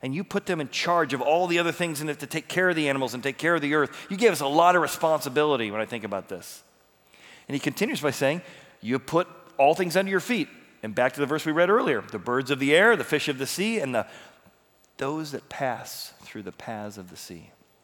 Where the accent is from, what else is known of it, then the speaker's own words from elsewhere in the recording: Midwest, United States; Well, the nice thing about a hurricane versus a tornado, I grew up in the Midwest, is you get like 15 minutes notice for the tornado.